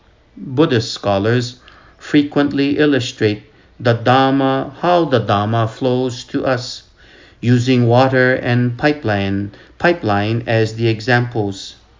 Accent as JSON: {"language": "English", "town": "Lahaina", "region": "Hawaii", "country": "United States", "tie": "born or raised there", "said": "It wasn't long ago that I visited my hometown, Lahaina, Maui, on the occasion of Bon Mairi."}